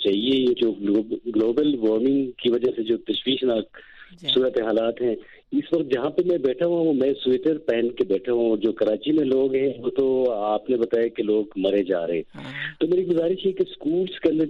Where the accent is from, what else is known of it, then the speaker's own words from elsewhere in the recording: Gilgit, Gilgit-Baltistan, Pakistan; میں بھی گلگت سے ہوں،